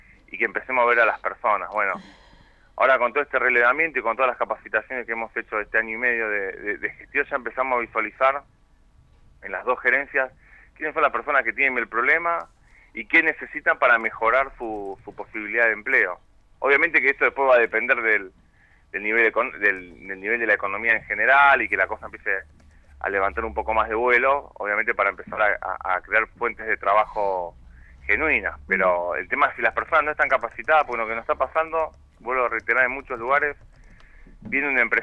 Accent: Viedma, Río Negro, Argentina; soy de Viedma

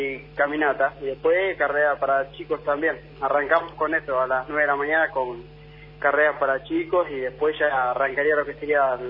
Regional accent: Huanglén, Buenos Aires, Argentina; now in Puan, Argentina; Nativo guanguilense, pero ya me estoy acá en Puan hace 3 años, así que soy de Puan, pero mi corazón todavía está en guanguilense.

